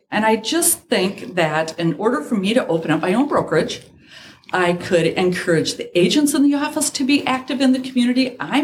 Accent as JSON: {"language": "English", "town": "Goose Lake", "region": "Pennsylvania", "country": "United States", "said": "I'm from Goose Lake, so the small little surrounding areas as well."}